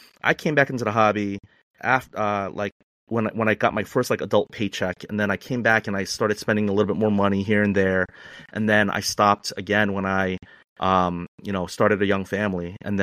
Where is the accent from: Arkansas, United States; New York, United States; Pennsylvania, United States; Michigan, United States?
New York, United States; New York City; I grew up in New York, in Queens, New York City, in the 90s. So I'm a 90s basketball guy.